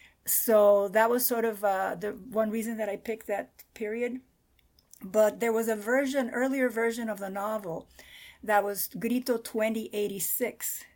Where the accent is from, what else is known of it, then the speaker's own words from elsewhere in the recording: Cuba; growing up in Cuba